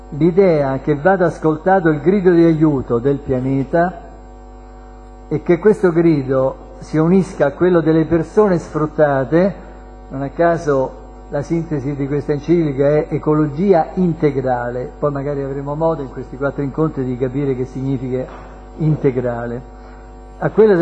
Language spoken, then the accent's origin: Italian; Cerveteri, Lazio, Italy; io vengo da Cerveteri